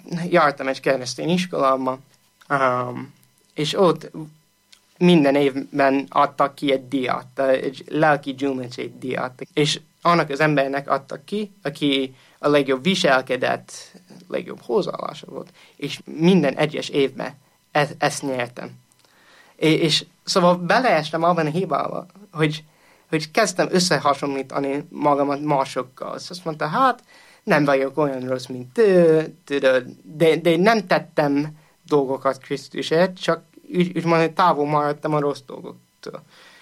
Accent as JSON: {"language": "Hungarian", "region": "Indiana", "country": "United States", "tie": "born or raised there", "also_born_or_lived": "Pennsylvania", "said": "egy keresztény családban nőttem föl, és Pennsylvaniában születtem. De amikor 8 éves voltam, elköltöztünk Pennsylvaniából, Indiánába, egy apukám új munkahelye miatt."}